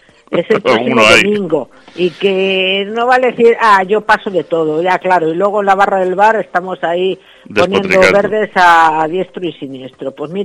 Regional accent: Sintrama, Castile and León, Spain; como por ejemplo los de mi pueblo Sintrama, que tendrán que ir a Santibáñez.

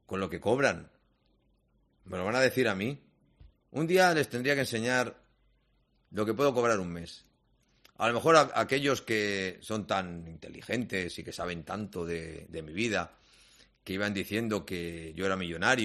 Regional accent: Valencia, Valencian Community, Spain; Y me vengo de Valencia, miren, del búnker Barraqueta.

